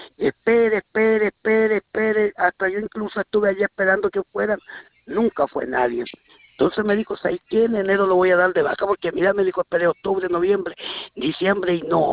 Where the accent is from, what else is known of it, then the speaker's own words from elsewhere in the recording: Santiago, Santiago Metropolitan Region, Chile; Yo soy de acá de Santiago y ella es la de Lampa.